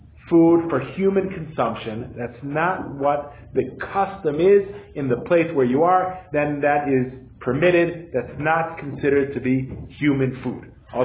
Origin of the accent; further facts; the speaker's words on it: Cleveland, Ohio, United States; I understand, especially here in Colorado, where I grew up in Cleveland, there wasn't so many dogs.